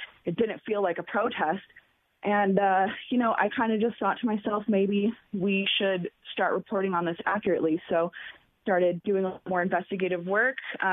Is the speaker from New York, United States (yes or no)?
no; California, United States; moved away as an adult; So I grew up in California, and I got out of there pretty much as soon as I was able to. When I was 20 years old, I came out to Colorado.